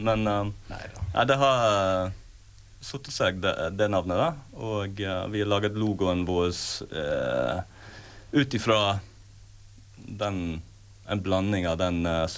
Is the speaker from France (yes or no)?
no; Australia; Norwegian is a second language; now in Norway; Jeg er fra Australia, og da så jeg på det litt, ja.